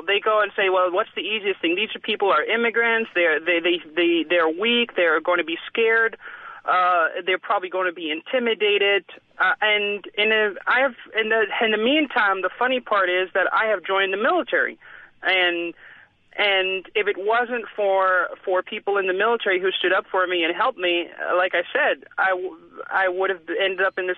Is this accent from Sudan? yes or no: yes; Sudan; now in United States; I'm originally from Sudan, and I moved to the United States.